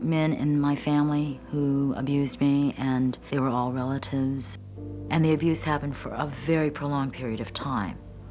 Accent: Petaluma, California, United States; also born or lived in Chicago; I was 5 years old when we moved from Chicago, Illinois, to Petaluma, California. From that time on until 1958, I was raised on a chicken farm.

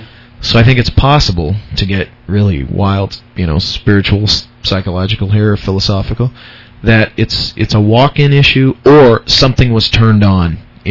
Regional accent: California, United States; I grew up in the California suburbs and stuff like that.

